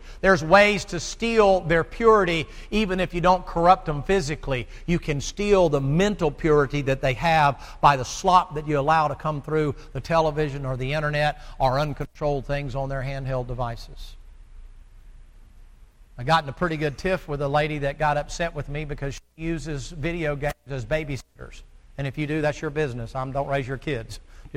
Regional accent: the South, United States; I'm from the South, man.

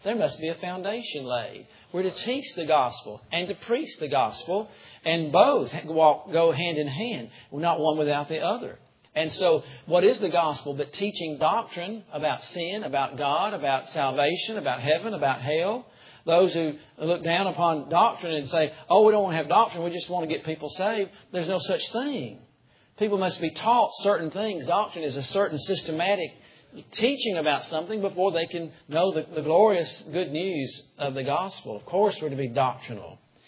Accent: Tuscaloosa, Alabama, United States; I'm from Tuscaloosa. Can any good thing come out of Tuscaloosa?

